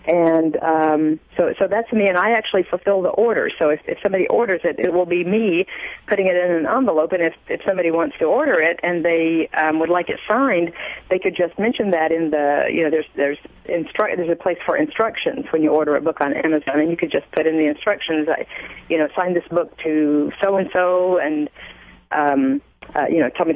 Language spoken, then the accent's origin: English; United States; he's Arab and I'm American